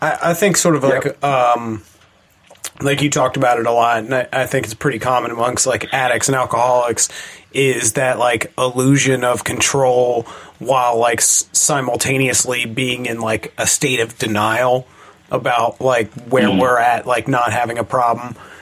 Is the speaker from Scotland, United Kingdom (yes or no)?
yes; Scotland, United Kingdom; I'm Scottish. I know how to handle my shit.